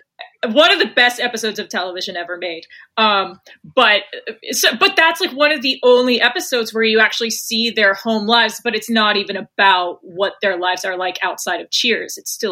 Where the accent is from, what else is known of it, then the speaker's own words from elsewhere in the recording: Chicago, Illinois, United States; So in 99, I was in Winston-Salem, North Carolina. But I'm originally from the Chicago area.